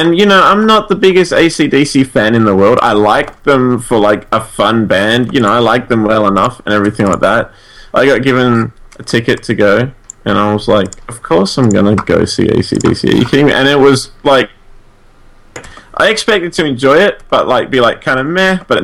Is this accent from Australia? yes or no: yes; Kellerberrin, Western Australia, Australia; I said, "I'm from Kellerberrin," because that's no one knows Dudekind.